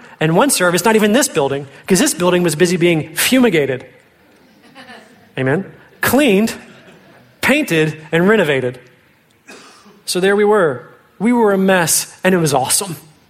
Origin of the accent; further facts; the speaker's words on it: Fort Worth, Texas, United States; I was praying and hoping that the Lord would give an opportunity to come back to my hometown, Fort Worth, to pastor.